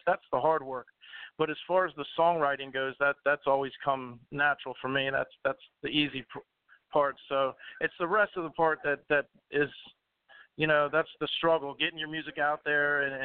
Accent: Maryland, United States; also born or lived in New Jersey; Yeah, I grew up in Southern Maryland, and then I lived in Jersey when I got out of the military, and now I currently live in Pennsylvania.

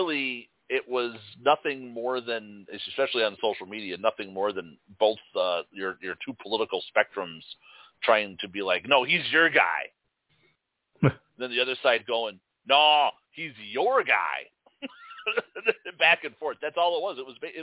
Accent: Chicago, Illinois, United States; no. We're from Chicago.

